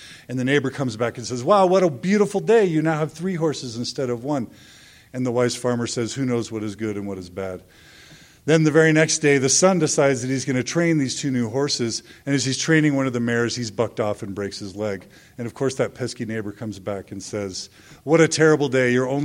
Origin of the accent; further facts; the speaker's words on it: Guatemala; moved away; But I'm from Guatemala. I came and I benefited from the perpetual education fund.